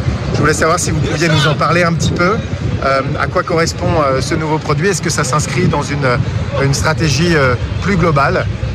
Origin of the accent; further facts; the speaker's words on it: France; en tant que Français